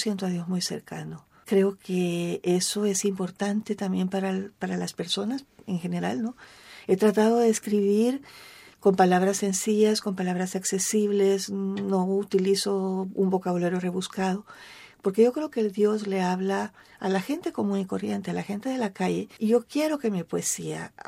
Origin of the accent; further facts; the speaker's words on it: El Salvador; ya se estrenó en El Salvador, ya se dio a conocer, ganó un premio también allá en mi país.